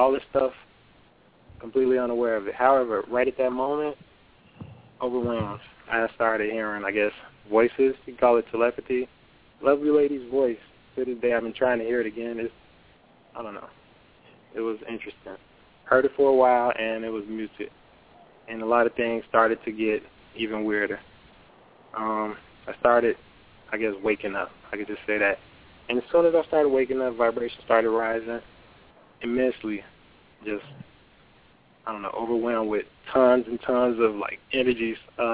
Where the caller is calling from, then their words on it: Chicago, Illinois, United States; Currently, I'm calling from Chicago, Illinois.